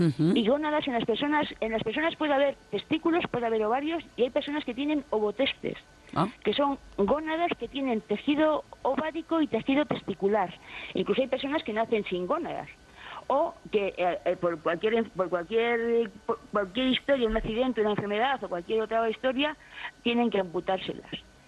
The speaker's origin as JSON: {"language": "Spanish", "town": "Cruces", "region": "Basque Country", "country": "Spain", "tie": "born there", "said": "mi caso es que nací en Cruces en 1960"}